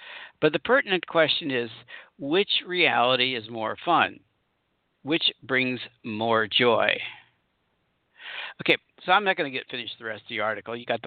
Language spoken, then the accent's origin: English; Kansas, United States; I'm an unknown from Kansas.